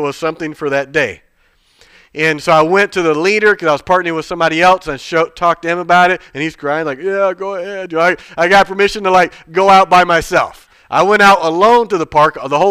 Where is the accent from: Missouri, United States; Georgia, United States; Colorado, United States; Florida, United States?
Georgia, United States; also born or lived in New Bern; I grew up in Georgia. It's the Coca-Cola capital of the world.